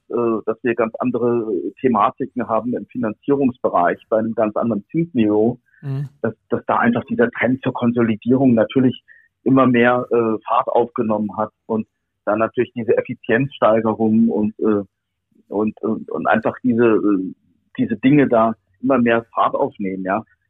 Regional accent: Darmstadt, Hesse, Germany; Ich komme aus Darmstadt, ich habe in Mainz studiert, aber habe immer in Darmstadt oder fast immer in Darmstadt gelebt.

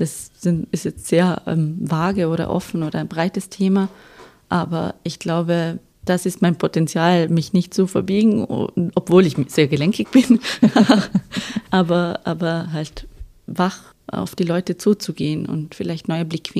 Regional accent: Fußach, Vorarlberg, Austria; also born or lived in Bregenz / Vienna; Vorarlbergerin. Genau, ich komme aus, also waschechte. Geboren in Bregenz und aufgewachsen in Fußach und jetzt wieder zurück nach 10 Jahren in Wien, wieder in Fußach.

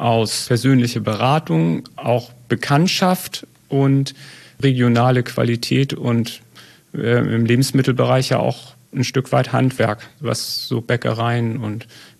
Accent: Detmold, North Rhine-Westphalia, Germany; Ich komme ja aus Detmold

